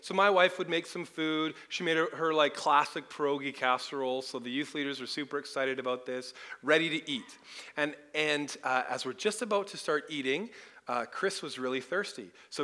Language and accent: English; British Columbia, Canada; We hail from the Lower Rainland, so it's nice to be up in sunny Okanagan for a little bit, anyways.